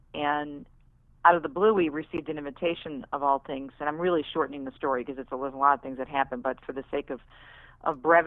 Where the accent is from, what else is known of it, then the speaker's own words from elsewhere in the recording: Detroit, Michigan, United States; my hometown of Detroit